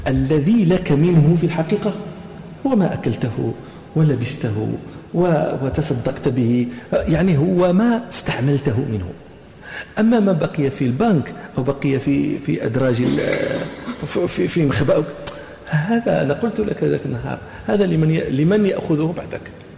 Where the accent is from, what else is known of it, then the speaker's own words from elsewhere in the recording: Morocco; نحن عندنا في المغرب يقولون مثل: اللي تأكل هي العين